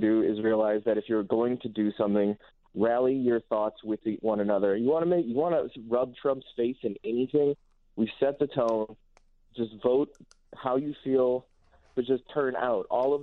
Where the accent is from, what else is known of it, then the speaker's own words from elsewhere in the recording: Chicago, Illinois, United States; now in Austin, United States; I grew up in Chicago, but I live in Austin now.